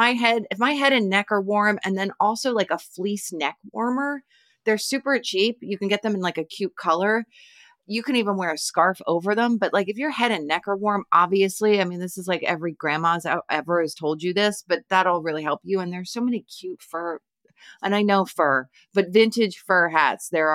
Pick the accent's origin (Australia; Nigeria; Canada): Canada; now in United States; I'm a Canadian living in rural Pennsylvania